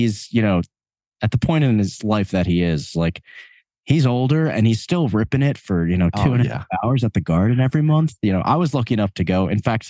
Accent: Long Island, New York, United States; So me and Brian Murray, one of the guitar players in the band, we're both from Long Island.

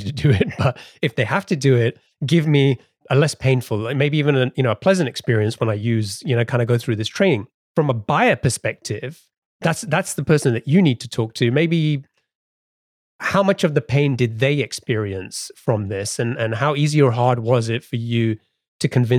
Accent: England, United Kingdom; now in United States; growing up in England

